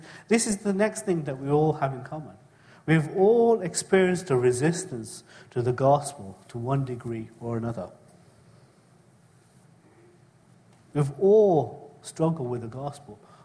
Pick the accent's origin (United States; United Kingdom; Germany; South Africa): United Kingdom; England; also born or lived in Kenya; I was born in Kenya. My family are from the state of Gujarat in India. They moved to Kenya, and then I was born there, and then we moved to England, and I was raised in England.